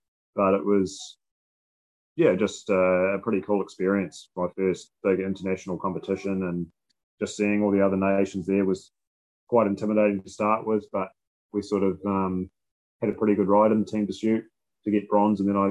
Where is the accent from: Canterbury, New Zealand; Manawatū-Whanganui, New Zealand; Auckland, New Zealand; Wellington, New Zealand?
Auckland, New Zealand; Like, I grew up in Auckland, which has a lot of traffic